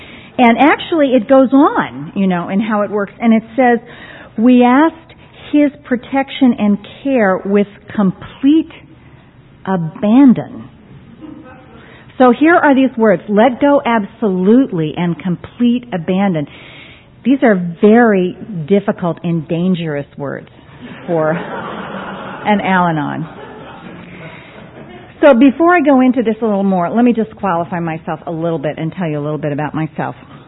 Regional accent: Roseville, California, United States; Actually, I'm from Roseville.

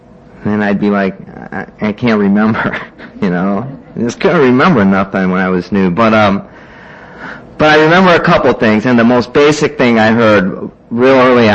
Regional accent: Cleveland, Ohio, United States; I grew up over here. I grew up down in Cleveland on East 71st Street, you know.

